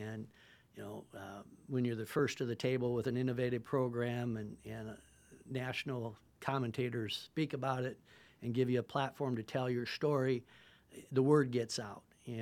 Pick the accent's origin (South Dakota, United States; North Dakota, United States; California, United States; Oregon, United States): South Dakota, United States; Martin; in the environs of an Indian reservation like my hometown, Martin, South Dakota.